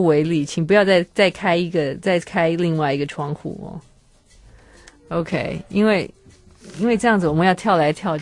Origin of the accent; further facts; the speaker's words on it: Taiwan; 那么延安讲话这个事情可能要大陆人才会懂，我们台湾人不太会知道哦。